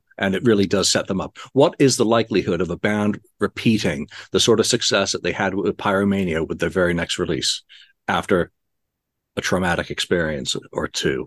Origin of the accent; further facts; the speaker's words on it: Yorkshire and the Humber, United Kingdom; now in United States; as a Brit, before I moved to America, I grew up in Yorkshire.